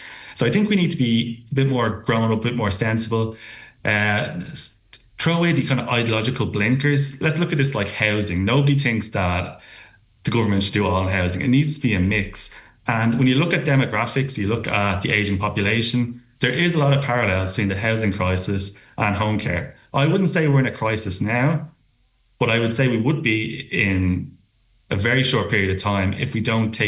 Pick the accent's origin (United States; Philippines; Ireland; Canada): Ireland; Dublin, Leinster; No, I'm from Dublin.